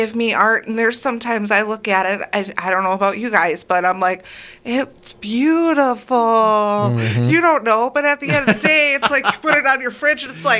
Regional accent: Wisconsin Rapids, Wisconsin, United States; I grew up here in Wisconsin Rapids.

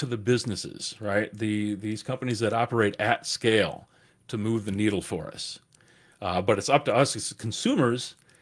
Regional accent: Edgerton, Wisconsin, United States; now in Madison, United States; I grew up in Edgerton, just south of here.

